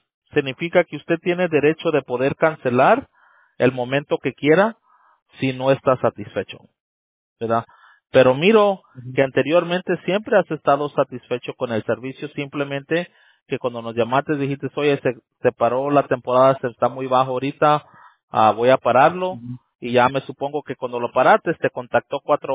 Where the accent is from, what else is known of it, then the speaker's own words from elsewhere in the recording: Tijuana, Baja California, Mexico; Ah, okay, no, yo soy de Tijuana.